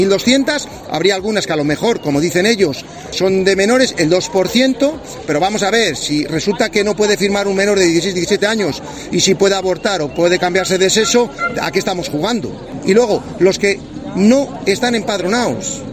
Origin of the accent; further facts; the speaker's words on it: Zamora, Castile and León, Spain; Somos zamoranos igual y podemos hacer una queja y firmar una queja.